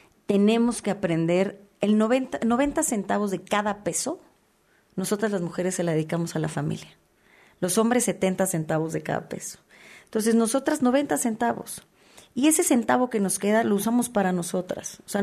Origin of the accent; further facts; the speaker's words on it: State of Mexico, Mexico; soy más mexiquense que priista y quiero que a mi estado le vaya bien.